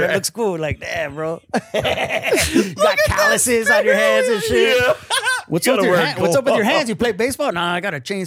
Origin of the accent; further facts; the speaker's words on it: San Fernando, California, United States; born there; also born or lived in Pacoima / Oxnard; I was born in San Fernando, and then we lived.